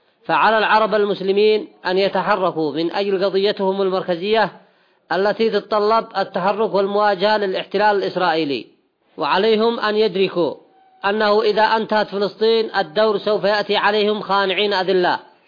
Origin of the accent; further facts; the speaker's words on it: Yemen; أما بالنسبة لنا كيمنيين فنحن مستمرين في نصرة أخواننا في غزة